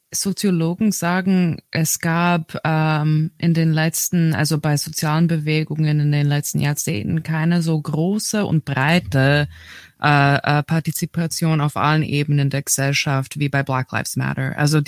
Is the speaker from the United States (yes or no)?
yes; Midwest, United States; German is a second language; ich komme aus dem Mittleren Westen, ich habe in Chicago gelebt, in the South Side